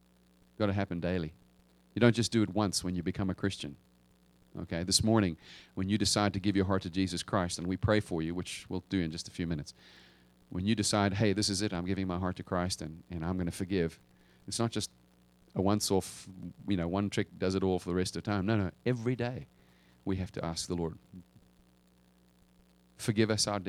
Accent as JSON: {"language": "English", "country": "South Africa", "tie": "born or raised there", "said": "I grew up in South Africa. It was an apartheid nation."}